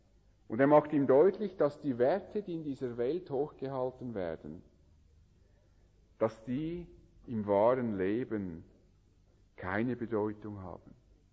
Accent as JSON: {"language": "German", "country": "Switzerland", "said": "Das Erbrecht hat bestimmt etwas anders ausgesehen als bei uns in der Schweiz."}